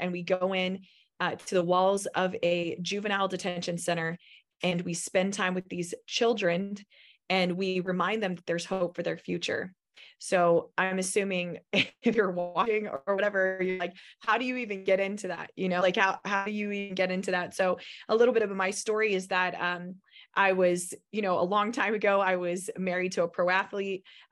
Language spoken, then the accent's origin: English; Orlando, Florida, United States; So I found myself back in my hometown of Orlando, Florida, completely lost, no husband, no kids, no career, nothing.